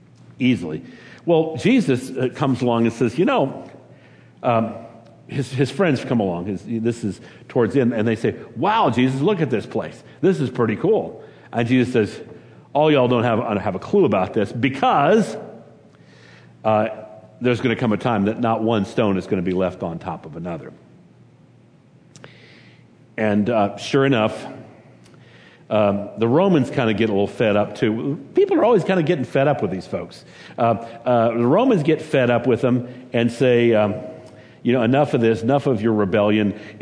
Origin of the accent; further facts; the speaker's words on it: Saint Paul, Minnesota, United States; we're not like those folks over in Minneapolis. We're from St. Paul, for crying out loud. We're the ones that have the Winter Carnival.